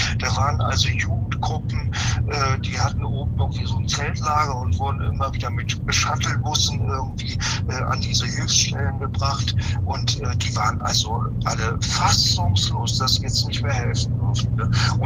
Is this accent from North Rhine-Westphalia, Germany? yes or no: yes; North Rhine-Westphalia, Germany; Ursprünglich komme ich aus NRW, aber ich bin aus Bad Marienberg dorthin gekommen.